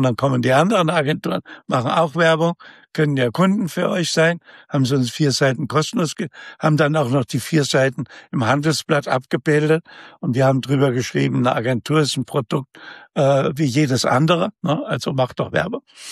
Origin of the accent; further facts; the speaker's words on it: Saxony, Germany; Und das für mich als Sachse, ja